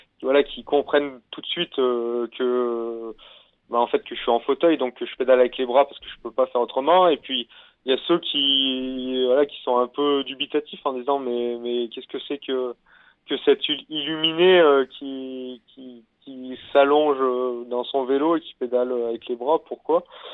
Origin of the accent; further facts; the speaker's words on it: Bourg-d'Oisans, Auvergne-Rhône-Alpes, France; moi, je suis originaire de Bourg-d'Oisans, donc dans les Alpes.